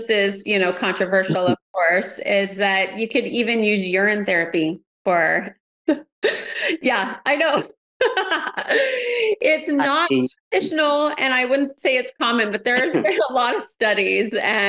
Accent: Colorado, United States; I'm allergic to horses and there was a time I grew up in Colorado, there's plenty of horses there.

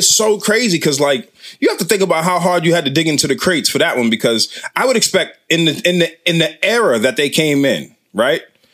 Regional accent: Boston, Massachusetts, United States; I grew up in Boston, too, so, like...

